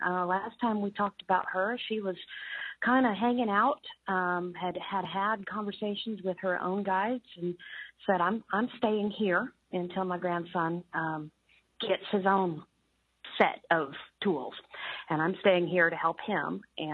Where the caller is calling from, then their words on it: Seattle, Washington, United States; I'm calling from Seattle.